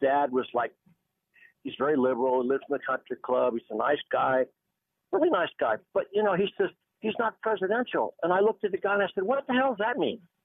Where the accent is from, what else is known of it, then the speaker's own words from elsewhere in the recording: Albuquerque, New Mexico, United States; I grew up in Albuquerque, and if there wasn't vote stuffing and there wasn't cheating, it wasn't normal.